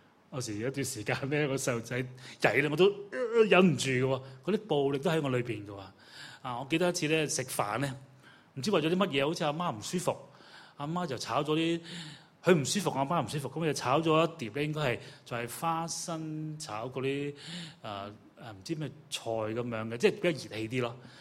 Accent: China; 我調翻轉，我翻大陸啊，我係中國人啦

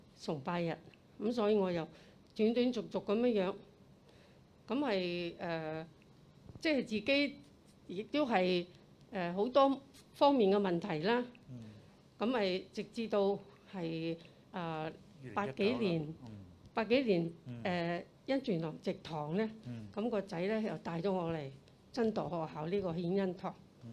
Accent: China; born there; 我因為出生在內地一個傳統基督教的醫生家庭，我從小就在教會裏面跟著公公婆婆他們經常回去教會參加

